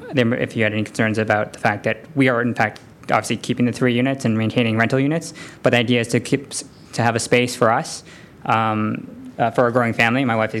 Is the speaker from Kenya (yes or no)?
no; Toronto, Ontario, Canada; now in San Francisco, United States; I grew up in Toronto. My parents always had rental units